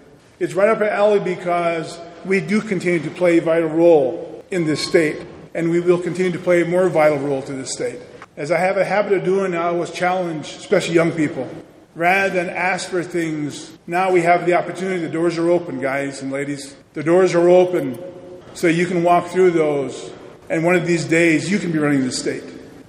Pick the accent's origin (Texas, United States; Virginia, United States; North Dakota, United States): North Dakota, United States; I grew up on the western side of the reservation in Fort Berthold. And outside of our reservation, outside of our back pasture fence, was